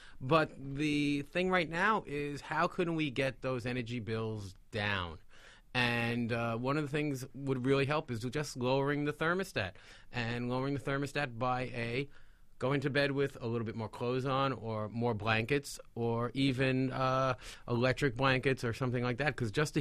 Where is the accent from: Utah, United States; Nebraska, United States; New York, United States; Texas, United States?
New York, United States; New York City; And I come from New York, I said, what?